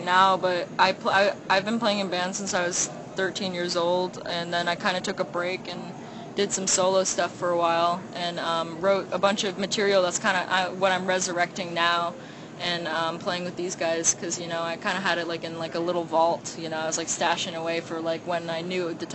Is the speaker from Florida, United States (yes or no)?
yes; St. Petersburg, Florida, United States; We're from St. Pete, Florida. It's kind of like a little community, but, you know, it's got some great shit out there.